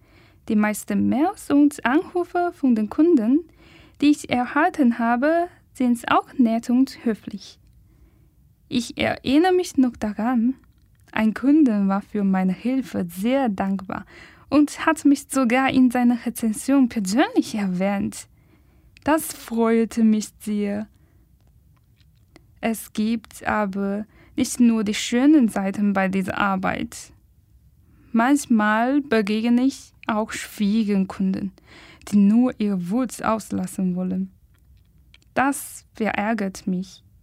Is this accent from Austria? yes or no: no; China; German is a second language; now in Germany; Vielleicht haben Sie schon bemerkt, dass Deutsch nicht meine Muttersprache ist. Ich komme eigentlich aus einem asiatischen Land, aus China.